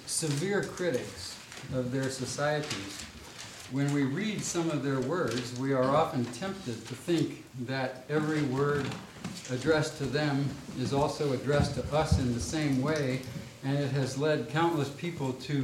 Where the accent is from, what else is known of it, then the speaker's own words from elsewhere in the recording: Valparaiso, Indiana, United States; So the series, well … from Valparaiso, Indiana. You can sort of tell.